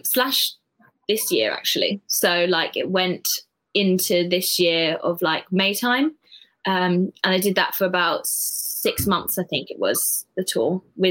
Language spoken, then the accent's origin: English; London, United Kingdom; London, born and raised, always been here.